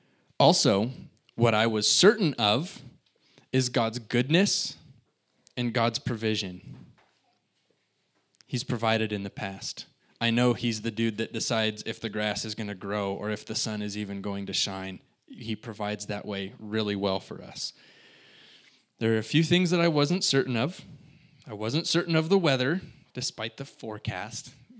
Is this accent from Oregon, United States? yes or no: yes; Springfield, Oregon, United States; And I grew up in Springfield. I'm used to the rain, but I kind of got comfortable in the Central Oregon